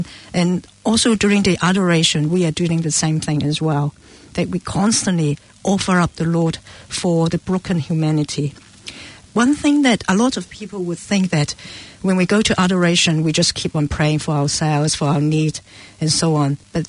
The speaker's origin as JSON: {"language": "English", "country": "Hong Kong", "said": "I came from Hong Kong"}